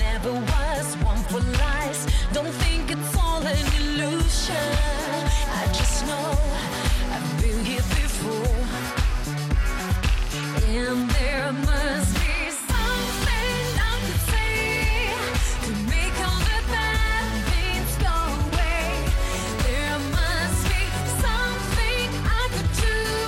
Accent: Extremadura, Spain; vamos a estar en Extremadura, por supuesto, en mi tierra

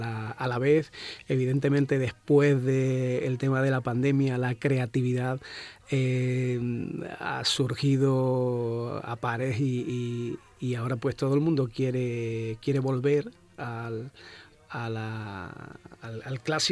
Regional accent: Jerez de la Frontera, Andalusia, Spain; Sí, bueno, yo soy de Jerez

